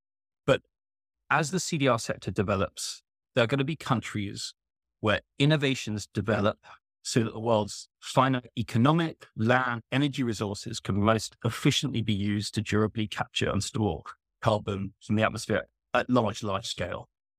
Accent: United Kingdom; I as a Brit

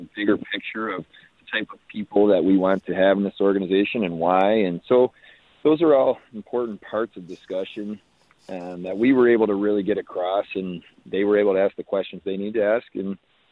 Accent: Buffalo, New York, United States; I grew up in Buffalo. I'm a Western New York native

